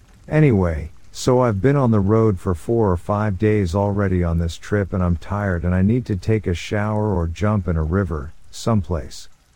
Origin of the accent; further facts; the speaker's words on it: Ohio, United States; now in Monterey, United States; I'm from back east. I'm from Ohio. And I've been in Monterey now for the last 40 years.